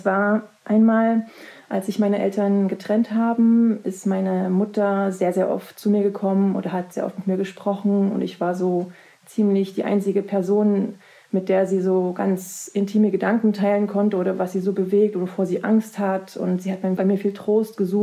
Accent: Thuringia, Germany; meine Mutter kommt ursprünglich aus Mecklenburg. Ich bin aber in Thüringen aufgewachsen

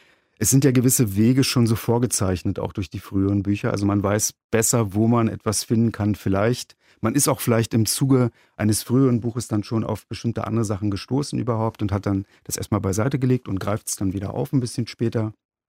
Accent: Berlin, Germany; Im schönen Bezirk Wedding. Als es noch nicht die Teilung gab zwischen Wedding und Gesundbrunnen.

